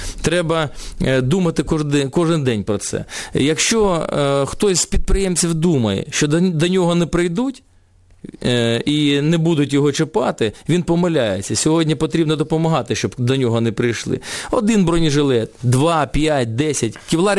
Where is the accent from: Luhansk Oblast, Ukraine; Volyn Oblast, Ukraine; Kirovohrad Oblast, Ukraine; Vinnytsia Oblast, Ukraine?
Luhansk Oblast, Ukraine; Luhansk; спілкуюся українською мовою на західній країні, вони здивовані, що я з Луганська.